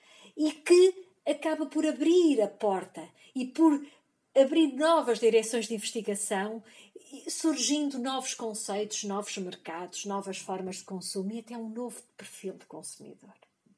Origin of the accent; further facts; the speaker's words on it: Portugal; venho de Portugal, da Universidade de Aveiro